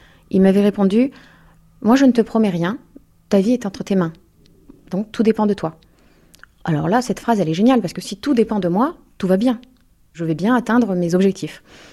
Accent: France; d'origine turque en fait, je suis née en Turquie et j'ai grandi en France.

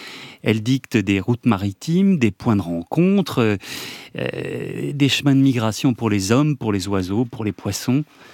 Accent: Grand Est, France; now in Rochefort, France; Alors, moi, je ne suis pas du tout de l'Ouest, je suis alsacien, donc on est loin de ça. Mais, il y a quelques dizaines d'années, j'ai fait le choix de venir m'installer à Rochefort, et je vis aussi beaucoup à La Rochelle.

